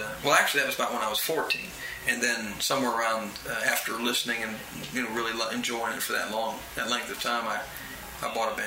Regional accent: Fairmont, West Virginia, United States; born there; also born or lived in Detroit / New Orleans / Brevard County, Florida; And I was born in Fairmont, West Virginia.

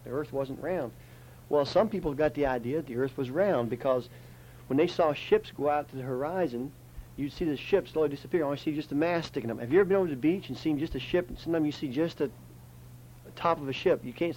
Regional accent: Florida, United States; also born or lived in Fort Meade; I was born in Fort Meade, Florida, which is a little town up in near Winter Haven, Central Florida. And we moved back to the reservation when I was very young and went to school on the reservation for a couple of years.

